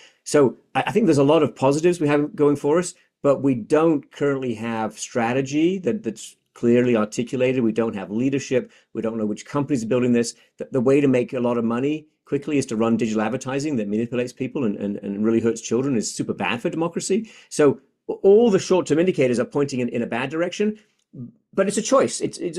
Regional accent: Sheffield, Yorkshire and the Humber, United Kingdom; I'm from Sheffield

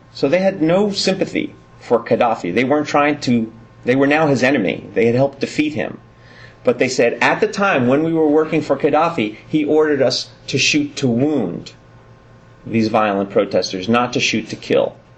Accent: New York, United States; So as I'm originally from New York

